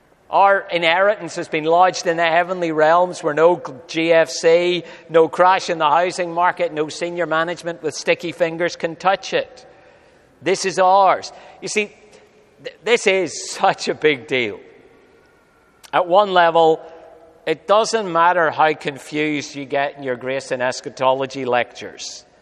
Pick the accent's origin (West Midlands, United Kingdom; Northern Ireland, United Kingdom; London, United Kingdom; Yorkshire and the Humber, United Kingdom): Northern Ireland, United Kingdom; now in Australia; I'm an Ulster man. I'm an Australian, and if I ever run for office, I'll make up my mind, but until then, I'll just be both.